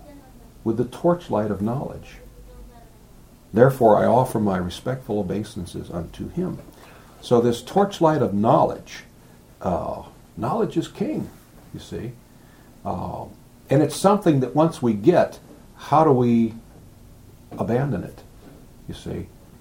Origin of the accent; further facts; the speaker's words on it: United States; I'm thinking, I'm this, I'm that, I'm an American, I'm a boy, I play baseball